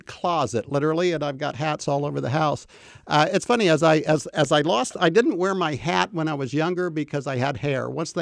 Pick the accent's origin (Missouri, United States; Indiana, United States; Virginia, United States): Missouri, United States; Kansas City; I mean, I grew up in Kansas City and you ask anybody that knows me, that's just always been me.